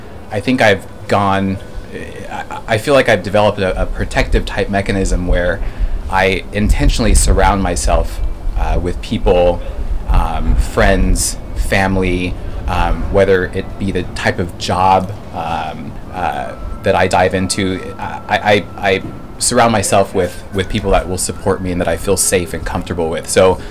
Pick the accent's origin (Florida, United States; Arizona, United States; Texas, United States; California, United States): Arizona, United States; Tucson; Well, I'm from Tucson. I'm a Tucson native.